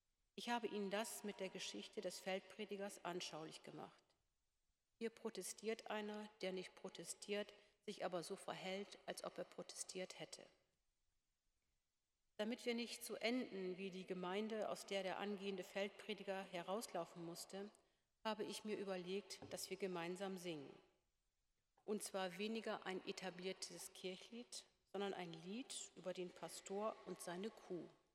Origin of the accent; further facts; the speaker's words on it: Lower Saxony, Germany; Zu Hause sprechen wir Plattdeutsch. Im Oldenburger Land, wo ich groß geworden bin, ist das Platt noch heute relativ verbreitet.